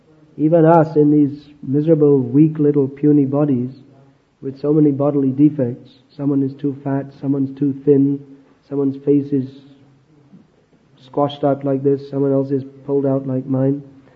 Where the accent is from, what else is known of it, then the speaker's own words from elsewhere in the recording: England, United Kingdom; I never learned his name, it's difficult. I'm English, I can't say these names very well.